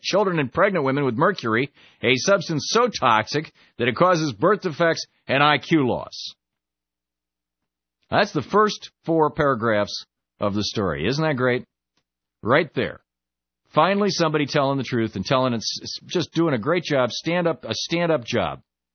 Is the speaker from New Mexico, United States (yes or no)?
no; Burlington, Vermont, United States; I am so proud of my hometown newspaper, even if it is owned by Gannett